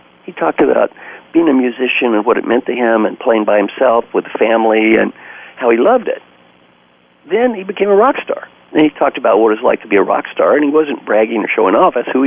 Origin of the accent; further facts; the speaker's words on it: Valley Station, Kentucky, United States; I said, I'm from Valley Station, Kentucky. I thought the F word was the adjective that preceded all nouns.